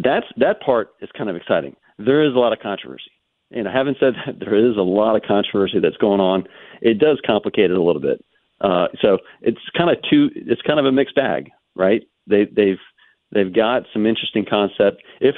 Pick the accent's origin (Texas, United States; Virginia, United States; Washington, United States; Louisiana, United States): Virginia, United States; Prince William; You know, when I was growing up, I grew up in Prince William.